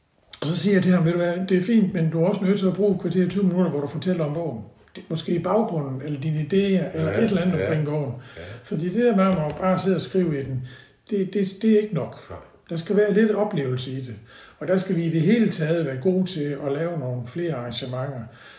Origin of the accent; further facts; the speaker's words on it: Odense, Region of Southern Denmark, Denmark; now in Haderslev, Denmark; vi kommer fra Odense, som jo både kulturmæssigt og sport og alt sådan noget, var jo, der er en stor by, ikke?